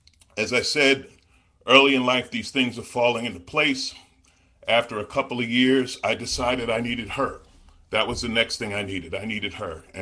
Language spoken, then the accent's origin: English; Queens, New York, United States; I grew up in New York. I grew up in Queens.